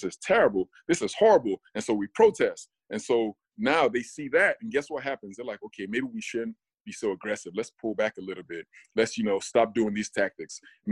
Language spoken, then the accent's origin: English; Nigeria; now in United States; When I was growing up in Nigeria